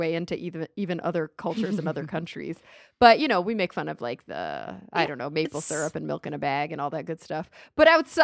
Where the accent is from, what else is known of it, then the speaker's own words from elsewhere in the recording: United States; growing up in the United States and only visiting Canada for work, I've never lived in Canada